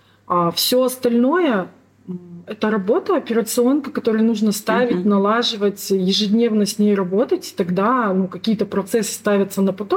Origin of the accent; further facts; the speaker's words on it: Karaganda, Karaganda Region, Kazakhstan; born there; Ну, повторюсь еще раз, я родилась в Караганде.